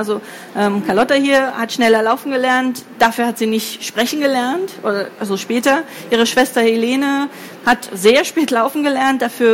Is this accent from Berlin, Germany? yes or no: yes; Berlin, Germany; Oh, ich komme aus Prenzlauer Berg. Bei uns ist so der Durchschnitt 4 Kinder.